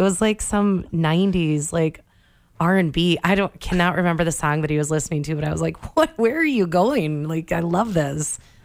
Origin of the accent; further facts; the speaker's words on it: South Dakota, United States; Well, I'm from South Dakota.